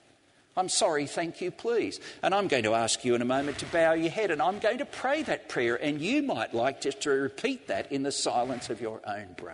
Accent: Sydney, New South Wales, Australia; When I was growing up in Australia, my parents sent me to Sunday school. That seemed so unfair to me. We lived on the beach at Coogee in Sydney's eastern suburbs

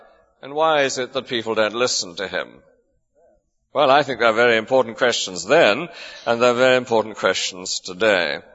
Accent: Lewes, South East England, United Kingdom; When I was a boy growing up in Lewes in Sussex, I belonged to a God-fearing family.

